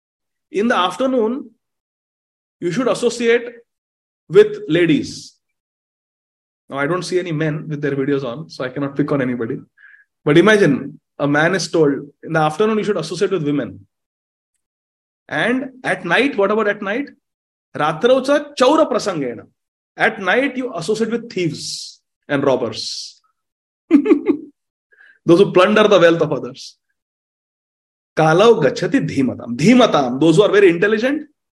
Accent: Akola, Maharashtra, India; Even now, if you go, like, I am in my hometown, Akola.

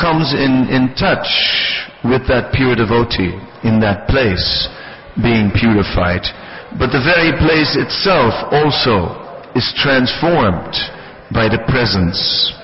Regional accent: Netherlands; I am from Holland, the Netherlands

